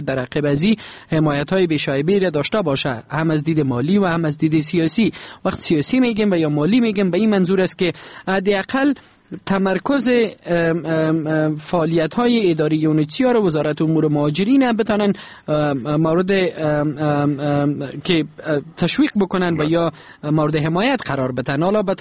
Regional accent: Afghanistan; به عنوان یک افغان آزاد

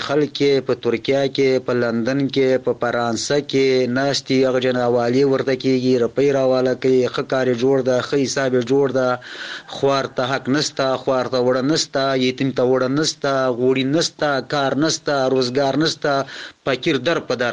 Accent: Alingar, Laghman, Afghanistan; زه د لغمان دی الینګار دی سنگره

